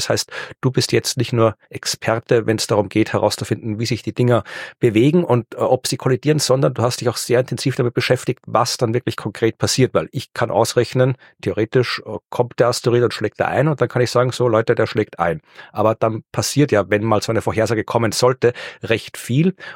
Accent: Austria; Muss ich als Österreicher, dann muss ich mich bei Van der Bellen melden, bei unserem Präsidenten

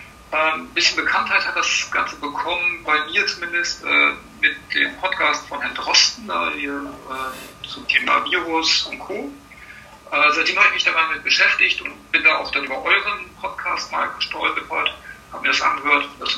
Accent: Vechta, Lower Saxony, Germany; ich komme aus Vechta, bin verheiratet, habe zwei Töchter, 37 Jahre alt bin ich.

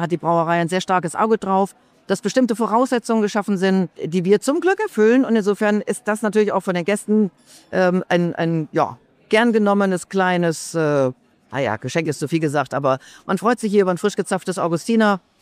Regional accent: Rhineland, Germany; Ich komme aus dem Rheinland, da sitzt man sowieso zusammen.

